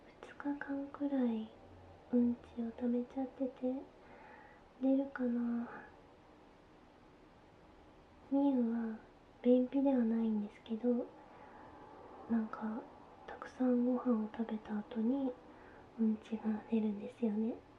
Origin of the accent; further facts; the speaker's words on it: Aichi, Japan; 出身地は愛知県です。